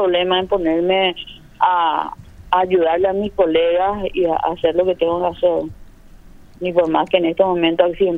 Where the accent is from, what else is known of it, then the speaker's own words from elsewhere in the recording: Paraguay; no sé cómo somos los paraguayos bastante especiales